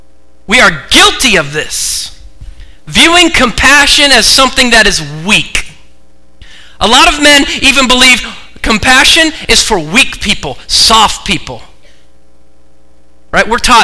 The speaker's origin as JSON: {"language": "English", "town": "Portland", "region": "Oregon", "country": "United States", "tie": "born or raised there", "said": "I was born and raised in Oregon, and just yesterday there were riots in Portland, right by where I grew up."}